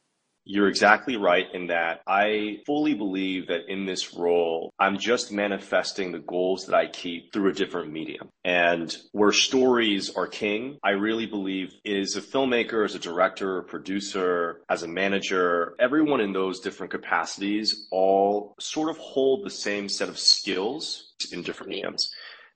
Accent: Los Angeles, California, United States; my first client, Nick Lee, who I've known for a many number of years growing up in Los Angeles together, we reconnected in New York.

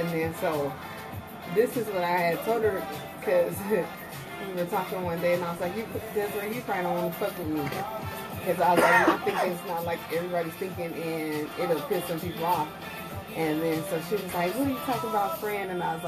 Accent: Denver, Colorado, United States; now in Las Vegas, United States; She came from India and I came from Denver. And we both work in Las Vegas.

